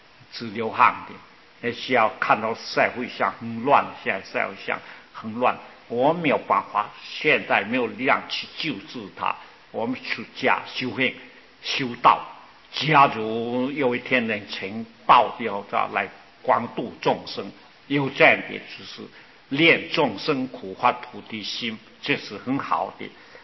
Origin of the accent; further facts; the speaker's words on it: China; 我们中国人啊，为了表示他有三